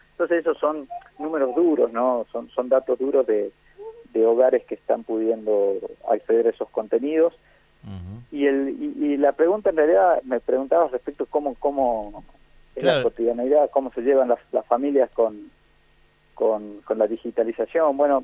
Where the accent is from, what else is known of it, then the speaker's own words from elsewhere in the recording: Salta, Argentina; Yo soy de Salta, así que a mí nadie me cuenta qué es lo que pasa en esta situación.